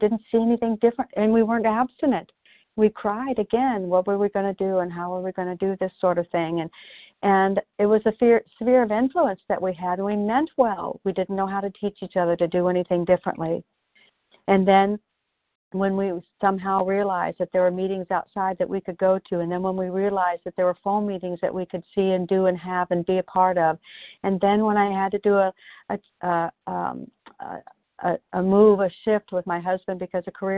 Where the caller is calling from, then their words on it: Canby, Oregon, United States; I'm calling from Canby, Oregon.